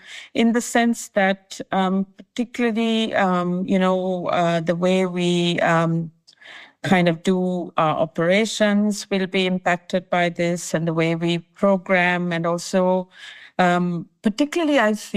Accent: Sri Lanka; moved away as an adult; I was born in Sri Lanka. I studied up to my secondary school in Sri Lanka.

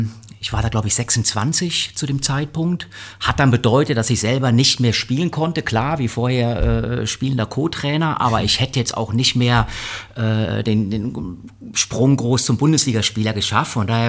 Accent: Siegen, North Rhine-Westphalia, Germany; born there; weil ich komme aus Siegen gebürtig, ne?

